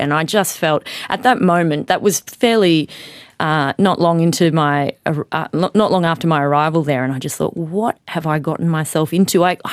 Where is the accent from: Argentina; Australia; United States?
Australia; Mackay, Queensland; I mean, we grew up in Mackay. I knew my parents were from Africa, but I just felt like I was an Australian kid.